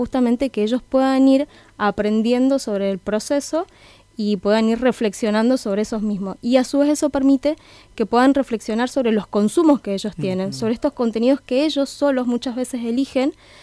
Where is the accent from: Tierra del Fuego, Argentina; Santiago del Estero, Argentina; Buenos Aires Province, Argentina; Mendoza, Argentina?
Mendoza, Argentina; Guaymallén; now in Santa Fe, Argentina; vengo de Mendoza, del departamento de Guaymallén. Hace 7-8 años que estoy acá.